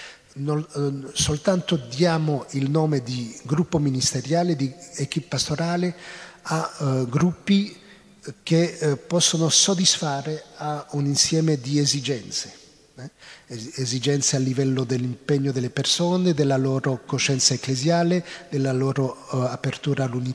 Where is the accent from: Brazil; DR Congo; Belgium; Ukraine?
Belgium; in un contesto come quello del mio paese, in Belgio, una chiesa molto secolarizzata